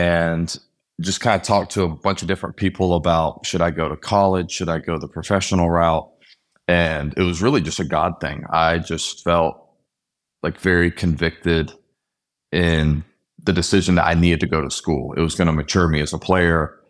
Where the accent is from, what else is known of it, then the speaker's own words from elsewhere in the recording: Atlanta, Georgia, United States; I grew up in Atlanta, Georgia, grew up with a phenomenal family, grew up in church, grew up playing baseball and basketball.